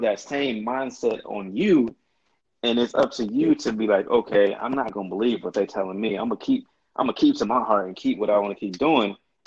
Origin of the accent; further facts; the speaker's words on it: Oakland, California, United States; That's the same thing I thought growing up in Oakland, California.